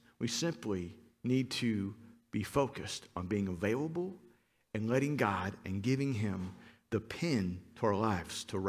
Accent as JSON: {"language": "English", "town": "Cincinnati", "region": "Ohio", "country": "United States", "tie": "born or raised there", "said": "I grew up in Cincinnati. I'm a long-suffering Cincinnati Reds fan."}